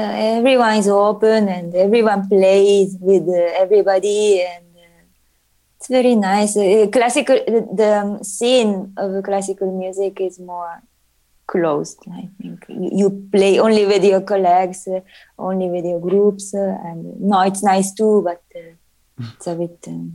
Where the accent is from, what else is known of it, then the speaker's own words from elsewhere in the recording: Sapporo, Hokkaido, Japan; English is a second language; now in Berlin, Germany; I'm from Sapporo, Japan.